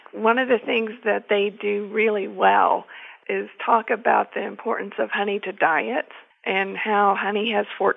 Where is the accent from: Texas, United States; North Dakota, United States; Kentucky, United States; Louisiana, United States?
Kentucky, United States; I'm from Harlan County.